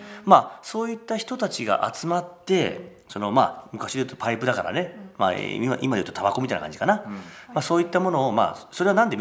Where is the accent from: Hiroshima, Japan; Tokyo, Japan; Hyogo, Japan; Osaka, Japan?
Hiroshima, Japan; 広島だよね、はい、日本の広島県の出身なんです。